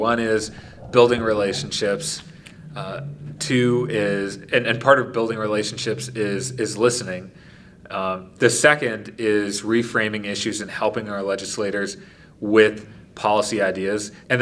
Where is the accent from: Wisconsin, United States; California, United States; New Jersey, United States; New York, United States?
Wisconsin, United States; not only because it's my home state, this is where I grew up, where I, you know, went to school, went to college, where my family is